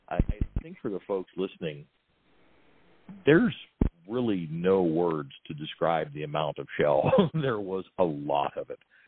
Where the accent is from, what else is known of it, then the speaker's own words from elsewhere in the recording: Steubenville, Ohio, United States; I'm from the Steubenville area.